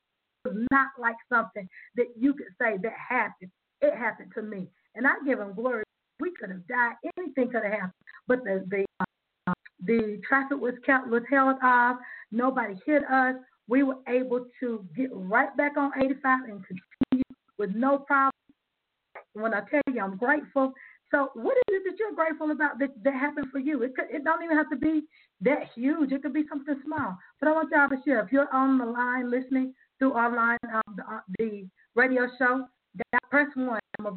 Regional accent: South Carolina, United States; now in Georgia, United States; I was driving back to Georgia from my hometown in South Carolina

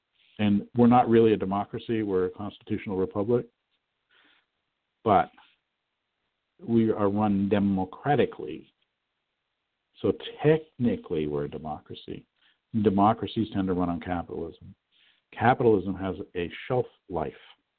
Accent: United States; I mean, I was raised in the America of the Peace Corps, where we at least made an attempt.

